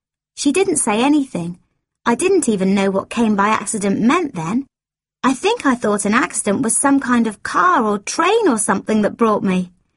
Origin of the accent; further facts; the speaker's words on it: Brighton, South East England, United Kingdom; moved away; I was born in Brighton and I lived there till a year ago. It's a lovely town with the lanes and the pavilion which we visited twice with our school, and the sea and the pier with a fun fair on it